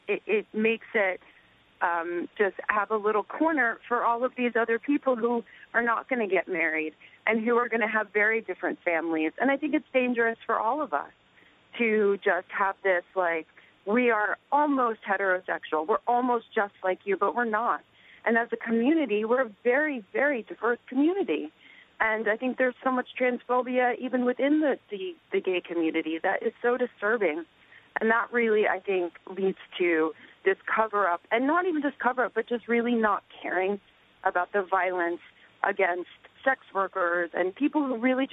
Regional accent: New York, United States; I'm a gay woman born and raised in Long Island and in the city.

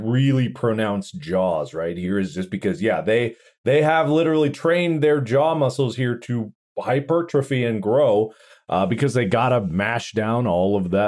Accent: United States; I grew up in America.

